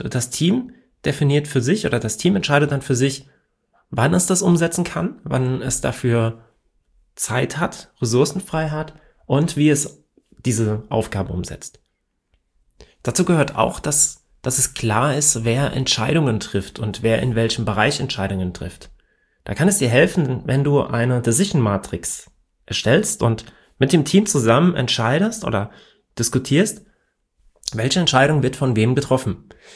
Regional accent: Hesse, Germany; ich komme aus Hessen. Und ja, wir haben hier manchmal eine etwas andere Sprachkultur und ich versuche ja normalerweise nicht im Dialekt zu reden

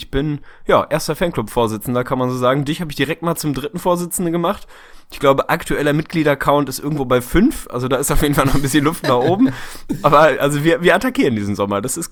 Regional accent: Hamburg, Germany; das hat man als Hamburger jetzt irgendwann auch mal resignierend zur Kenntnis genommen.

